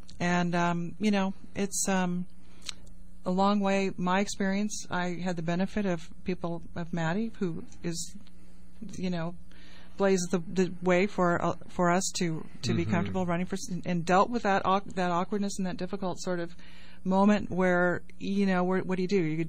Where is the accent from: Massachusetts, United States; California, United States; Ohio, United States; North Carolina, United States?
California, United States; Ukiah; I grew up in a small town. I grew up in Ukiah.